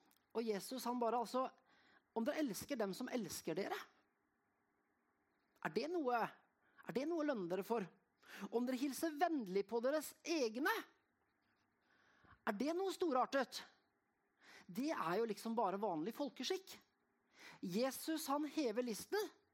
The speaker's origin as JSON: {"language": "Norwegian", "town": "Bryne", "region": "Rogaland", "country": "Norway", "said": "jeg kommer fra Bryne. Det ligger I nærheten av Stavanger."}